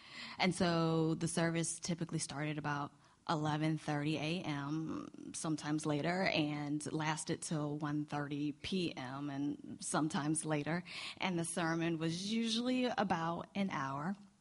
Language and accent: English; Williamsburg, Virginia, United States; I grew up in Williamsburg, Virginia.